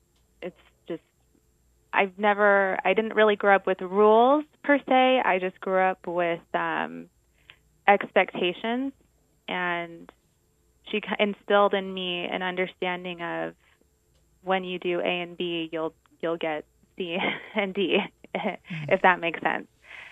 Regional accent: Honolulu, Hawaii, United States; also born or lived in Mexico; I grew up mostly in Honolulu, Hawaii. My mother is originally from Mexico, though, and so I spent a lot of time there as well.

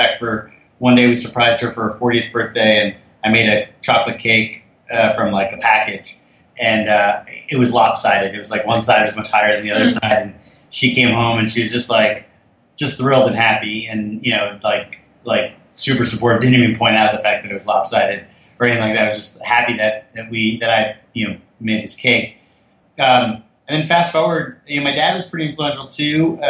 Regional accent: Fort Lee, New Jersey, United States; Parents were divorced. We grew up in Fort Lee, New Jersey.

